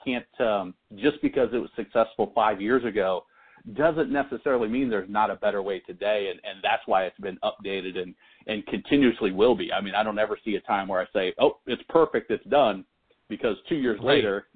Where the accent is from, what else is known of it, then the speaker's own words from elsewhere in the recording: Nebraska, United States; I got into the finance world I'm from Nebraska originally.